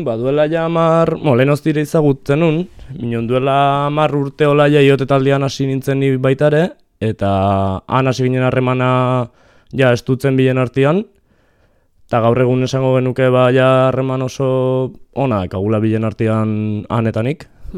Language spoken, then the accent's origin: Basque; Basque Country, Spain; Hemen Landetxeko plazan, bai. Elizalde auzoan.